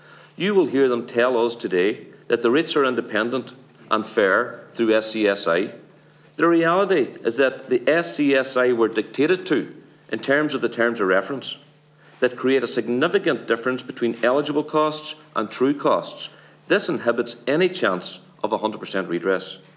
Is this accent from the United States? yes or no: no; County Donegal, Ireland; I am from Donegal